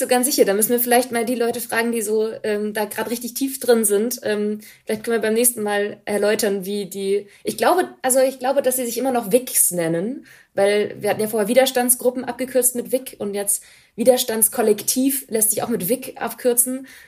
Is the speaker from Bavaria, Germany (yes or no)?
yes; Bavaria, Germany; ich komme eben aus Bayern